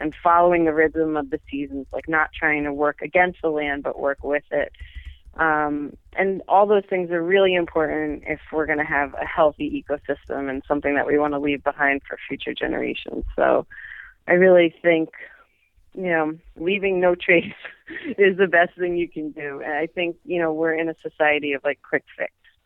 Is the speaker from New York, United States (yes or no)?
yes; New York, United States; Sure. Yeah, I grew up on Long Island. Yes.